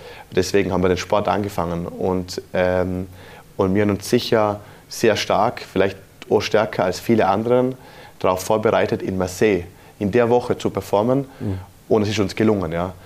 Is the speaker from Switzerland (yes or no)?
no; Austria